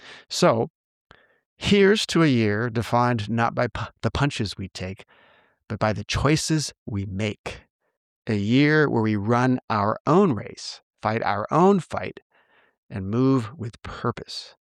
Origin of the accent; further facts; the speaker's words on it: Santa Clara, California, United States; That will be held on February 8th at Levi's Stadium in my hometown in Santa Clara.